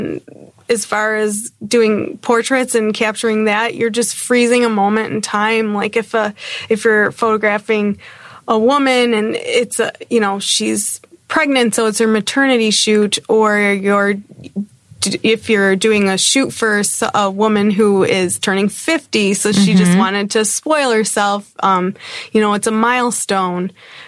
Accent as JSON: {"language": "English", "region": "Michigan", "country": "United States", "tie": "born or raised there", "moved": "as an adult", "lives_now": "Chicago, United States", "said": "I'm from Michigan originally. Okay. So I grew up in Michigan, and I actually moved to Chicago after grad school in 2006."}